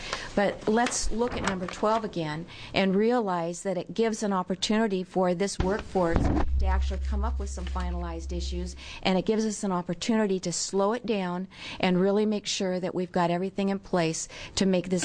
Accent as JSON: {"language": "English", "country": "United States", "said": "I'm from Western Washington County."}